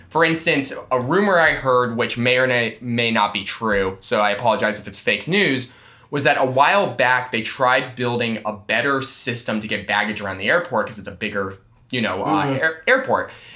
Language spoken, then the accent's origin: English; Denver, Colorado, United States; So, one, growing up in Denver, Denver itself was just a really kind